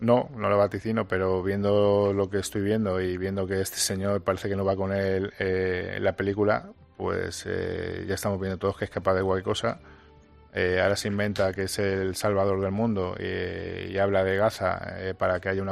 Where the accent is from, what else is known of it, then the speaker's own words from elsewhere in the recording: Spain; A mí me gustaría, como español, ya no como una persona que le está acusando